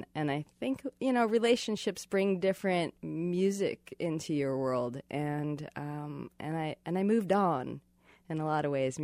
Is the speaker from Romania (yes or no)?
no; Kansas City, United States; Well, I grew up in Kansas City for the most part